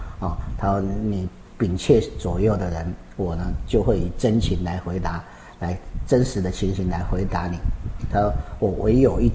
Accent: Taiwan; 这里我们台湾人遇到这样，

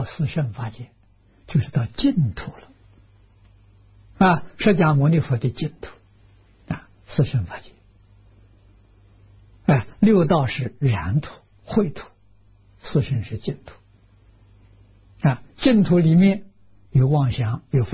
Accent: China; 这两种都是我们中国人讲的成见

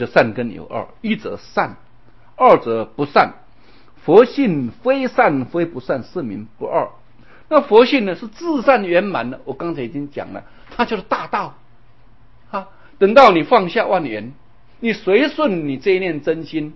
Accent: Taiwan; 再过20年、几十年，我们台湾人口又是3000多万

